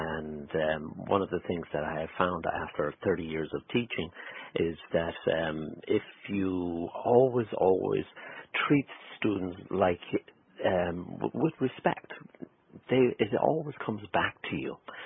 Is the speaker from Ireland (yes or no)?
yes; Boyle, County Roscommon, Ireland; moved away as an adult; now in United States; Well, I grew up between Boyle and Carrick and Shannon on the borders of Roscommon and Leitrim.